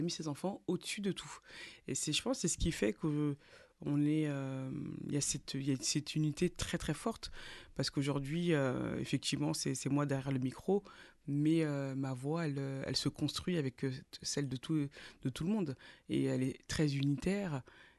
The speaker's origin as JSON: {"language": "French", "town": "Beaumont-sur-Oise", "region": "Île-de-France", "country": "France", "tie": "born or raised there", "also_born_or_lived": "Paris", "said": "Moi, j'ai grandi à Beaumont, à Pers-en-Beaumont, à Beaumont-sur-Oise. J'arrive quand j'ai l'âge de 3 ans."}